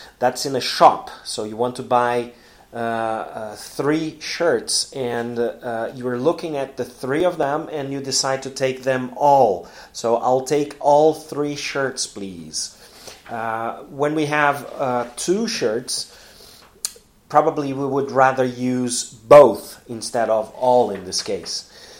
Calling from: Porto Alegre, Rio Grande do Sul, Brazil; English is a second language

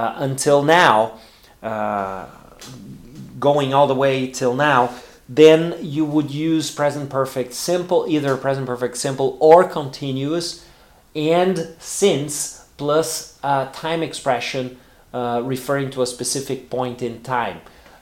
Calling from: Porto Alegre, Rio Grande do Sul, Brazil; English is a second language

